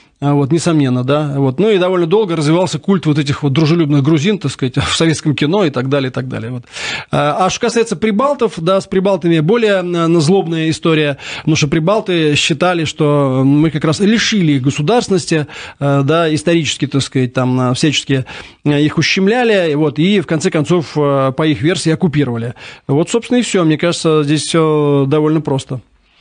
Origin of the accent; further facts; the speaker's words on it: Russia; я не грузин, не прибалт, я русский